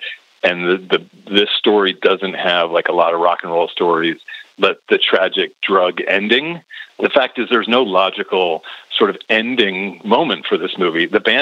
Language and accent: English; Morristown, New Jersey, United States; But so I'm from Morristown, New Jersey.